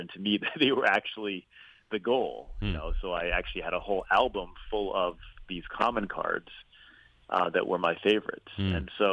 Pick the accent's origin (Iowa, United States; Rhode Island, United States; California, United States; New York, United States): Rhode Island, United States; Well, growing up in Rhode Island, at a very young age, my dad introduced me to the game